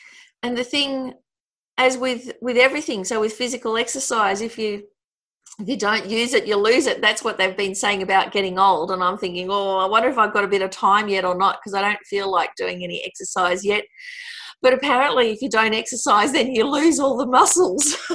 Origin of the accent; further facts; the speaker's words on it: Australia; If we're Australian and we go overseas, whether we are aware of it or not, we represent Australia. How we are is how other people will relate with Australians.